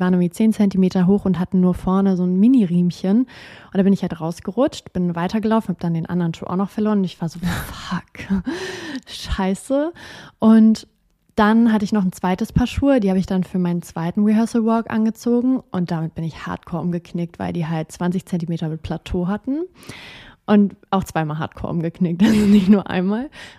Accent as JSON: {"language": "German", "town": "Rostock", "region": "Mecklenburg-Vorpommern", "country": "Germany", "tie": "born or raised there", "said": "war das damals in meiner Heimatstadt Rostock"}